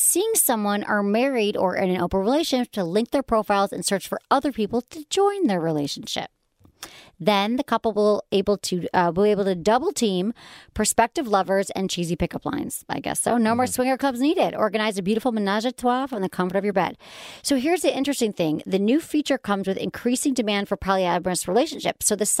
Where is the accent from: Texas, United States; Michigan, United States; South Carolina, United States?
Michigan, United States; accent: Michigan; Oh, this is my Michigan accent comes out.